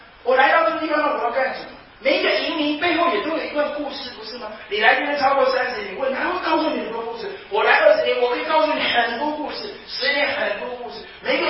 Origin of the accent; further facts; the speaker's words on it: Taiwan; now in United States; 我就在想，德州这么大，你就让我们台湾人全都搬过来